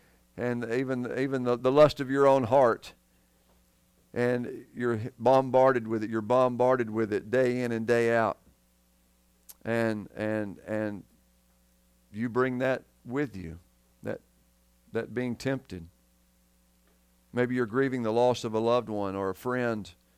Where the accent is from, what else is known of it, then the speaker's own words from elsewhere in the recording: Georgia, United States; I grew up in North Georgia, and you look at all a lot of the country Baptist churches, and there's two buildings sitting there.